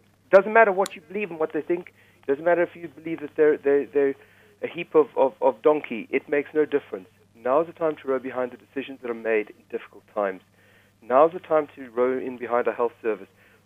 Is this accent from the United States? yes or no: no; South Africa; I'm old enough to be part of, growing up in South Africa where we were the last to be vaccinated against smallpox.